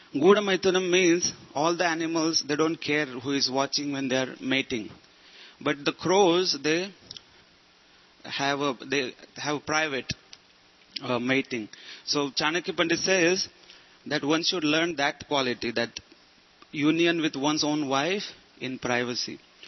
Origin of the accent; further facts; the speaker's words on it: Maharashtra, India; So, also there was actually, I come from Maharashtra.